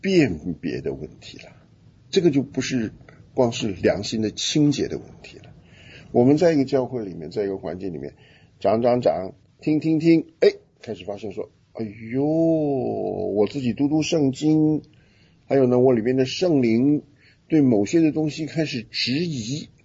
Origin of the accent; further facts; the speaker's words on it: Taiwan; 当我说我是个中国人的时候，我从小生长在台湾，对吧？